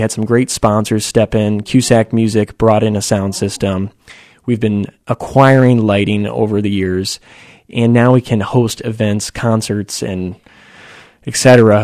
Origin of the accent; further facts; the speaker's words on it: Netherlands; I grew up in Holland